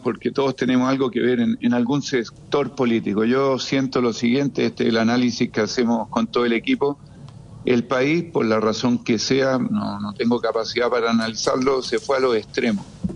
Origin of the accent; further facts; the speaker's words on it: Antofagasta, Chile; Yo soy de Antofagasta.